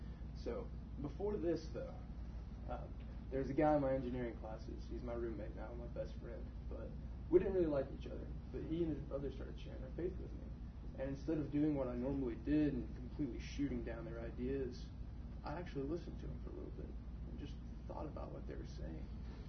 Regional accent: Knoxville, Tennessee, United States; born there; I'm a senior in civil engineering at Tennessee Tech. I was born in Knoxville, Tennessee

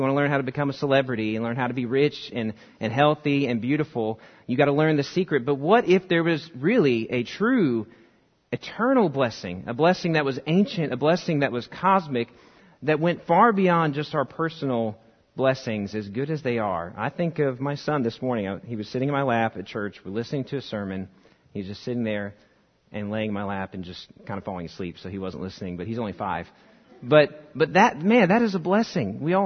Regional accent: Indiana, United States; And, you know, growing up in Indiana, we had great sunsets.

